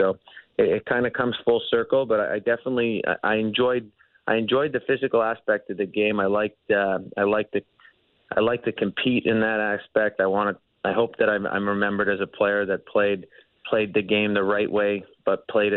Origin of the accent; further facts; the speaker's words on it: Edmonton, Alberta, Canada; I grew up in Edmonton, Alberta, playing on the outdoor rink my dad put in my backyard